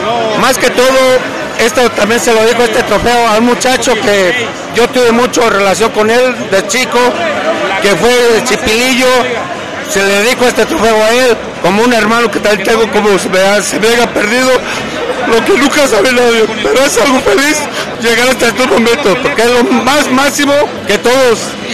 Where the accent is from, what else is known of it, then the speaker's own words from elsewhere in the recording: Mexico; por el mexicano que somos, todos mexicanos